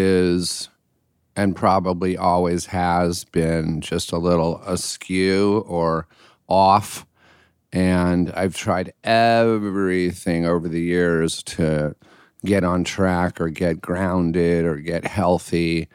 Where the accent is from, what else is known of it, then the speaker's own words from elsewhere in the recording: Connecticut, United States; also born or lived in Pennsylvania / Illinois; Connecticut, Pennsylvania, Illinois, just like the Midwest.